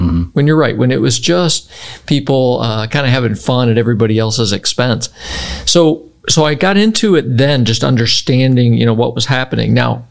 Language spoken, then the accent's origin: English; Cleveland, Ohio, United States; know, I didn't know my neighbors, literally did not know my neighbors one or two houses over, you know, when I grew up in Cleveland. It's just, it's not a community-oriented area like Oklahoma is.